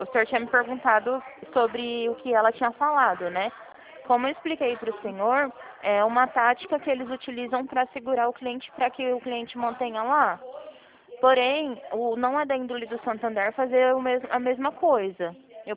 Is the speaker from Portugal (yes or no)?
no; Presidente Prudente, São Paulo, Brazil; Não, eu sou de Presidente Prudente.